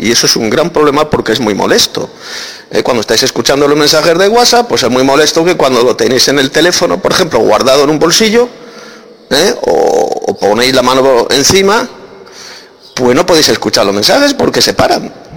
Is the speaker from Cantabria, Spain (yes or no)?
no; Madrid, Community of Madrid, Spain; de Madrid, España.